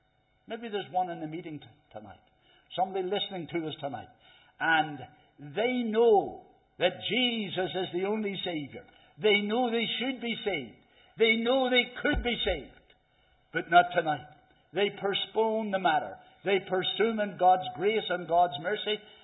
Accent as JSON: {"language": "English", "town": "Dromara", "region": "Northern Ireland", "country": "United Kingdom", "tie": "born or raised there", "said": "I was brought up in the Reformed Presbyterian Church in Drumara."}